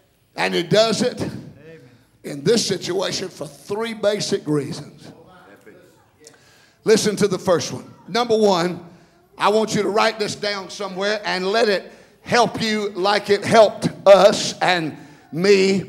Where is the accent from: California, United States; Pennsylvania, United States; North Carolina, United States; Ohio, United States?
North Carolina, United States; Bryson City; I'm from Bryson City.